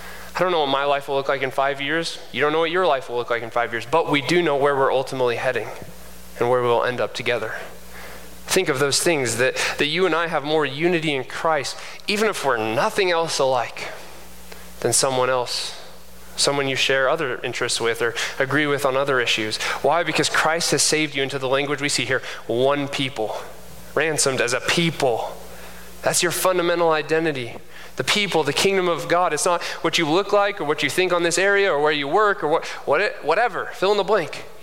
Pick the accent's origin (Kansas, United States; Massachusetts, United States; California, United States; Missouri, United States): Kansas, United States; born there; like I'm a K-State fan because I was born in Kansas, right?